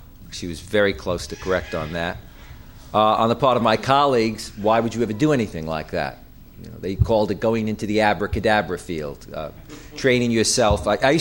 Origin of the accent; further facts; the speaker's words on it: New York, United States; So as I grew up in New York, which is a very cosmopolitan area, for as far as you could walk, there were no mosques.